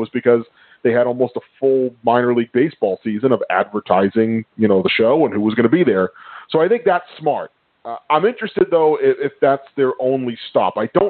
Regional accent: Boston, Massachusetts, United States; I'm from the Boston area, so Lowell's about maybe a half an hour from my house.

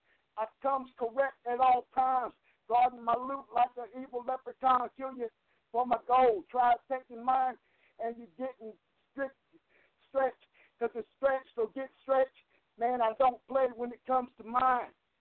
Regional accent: North Carolina, United States; also born or lived in California; You know, I grew up in North Carolina. I lived in North Carolina and California. You know, I live both East and West.

